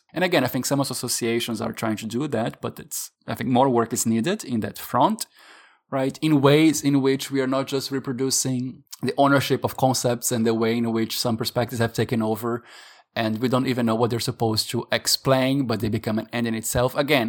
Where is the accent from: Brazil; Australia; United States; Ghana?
Brazil; I'm from Brazil